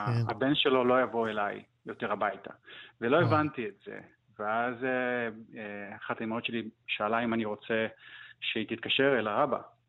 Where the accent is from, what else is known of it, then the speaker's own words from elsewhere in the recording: Brazil; ככה זה באמת בברזיל, לפחות בסביבה שאני גדלתי בה.